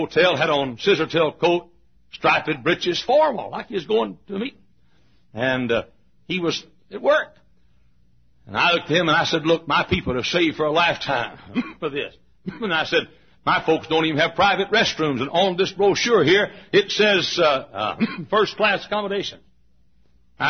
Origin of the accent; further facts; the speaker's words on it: United States; I thank God I'm an American.